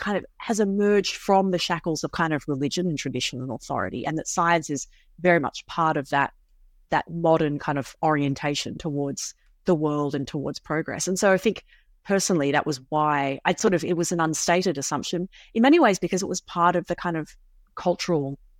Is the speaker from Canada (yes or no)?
no; Australia; now in United Kingdom; I was particularly excited seeing as an Australian, so it was kind of thrilling to hear his Australian accent in the middle of Oxford.